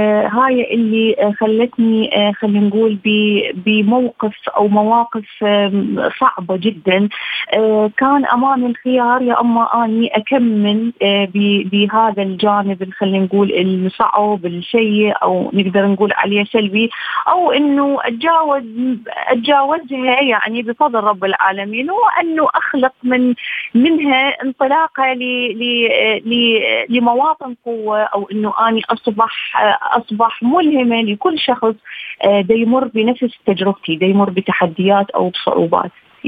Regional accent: Iraq; بسبب الأحداث اللي مرينا بيها على مستوى بلدي العراق

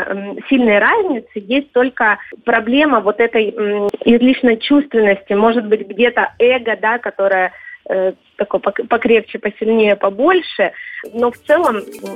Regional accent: Armavir, Krasnodar Krai, Russia; born there; я родилась в Армавире, и все-таки больше в таком этносе, более кавказском, да, чем кубанском

